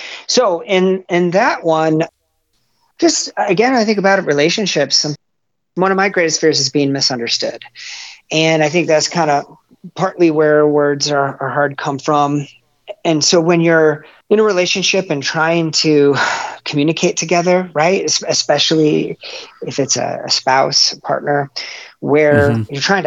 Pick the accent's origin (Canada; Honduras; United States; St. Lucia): United States; I would probably say that's true as an American.